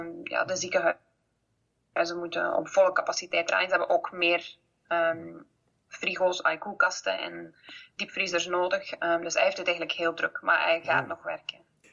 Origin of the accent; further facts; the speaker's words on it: Staden, West Flanders, Belgium; Ik ben afkomstig uit Staden. Ja, West-Vlaanderen.